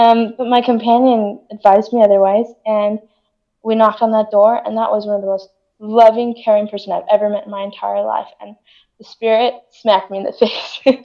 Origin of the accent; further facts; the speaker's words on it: Utah, United States; I grew up in Utah, so I heard a lot of people say like they know the Book of Mormon is true